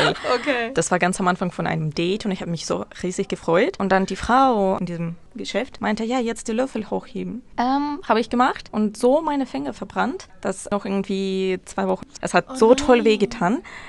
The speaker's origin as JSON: {"language": "German", "country": "Russia", "tie": "born or raised there", "second_language": "German", "lives_now": "Stuttgart, Germany", "said": "in meinem Heimatstadt ist es 5 Stunden später als hier in Stuttgart"}